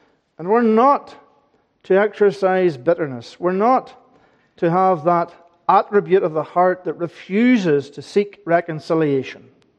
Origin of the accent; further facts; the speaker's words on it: Ireland; I'm an Irishman. I had red hair when I was 20. It's now going gray.